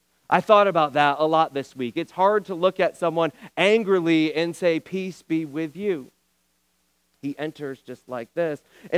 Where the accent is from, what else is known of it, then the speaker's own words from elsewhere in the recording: Phoenix, Arizona, United States; some of you might know that I am from Phoenix, Arizona, just been through my second winter, I finally feel like my blood is thickening up.